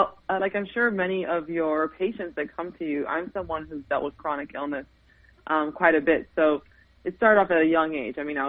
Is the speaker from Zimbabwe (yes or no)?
no; Miami, Florida, United States; I mean, I grew up in Miami, so there was a lot of them.